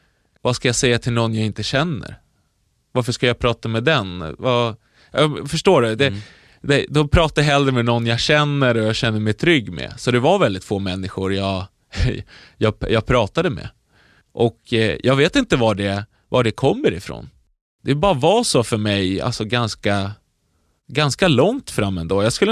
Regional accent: Södertälje, Stockholm County, Sweden; Jag växte upp i Södertälje. Born and raised i Södertälje. Född 1993, 17 februari.

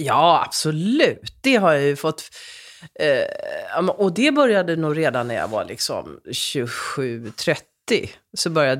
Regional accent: Lapland, Sweden; när jag växte upp där i Lappland, så fanns det också, du vet, svenskar och samer

